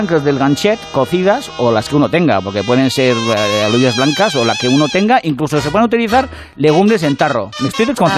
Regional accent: Basque Country, Spain; Oye, que soy vasco.

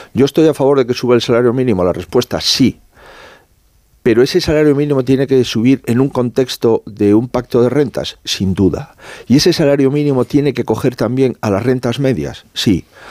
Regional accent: Spain; yo soy español igual que usted.

